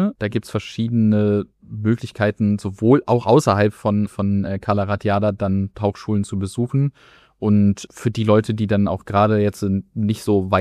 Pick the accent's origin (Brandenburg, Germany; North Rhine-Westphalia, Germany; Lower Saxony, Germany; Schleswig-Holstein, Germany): Brandenburg, Germany; Ich komme ja eigentlich aus der Nähe Berlin